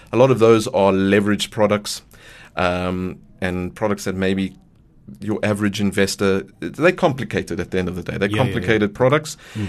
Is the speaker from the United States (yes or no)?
no; South Africa; I've worked in South Africa. I am South African.